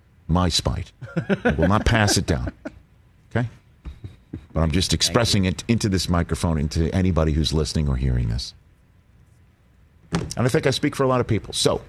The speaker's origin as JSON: {"language": "English", "region": "New York", "country": "United States", "said": "And again, that would only enrage me as the New Yorker."}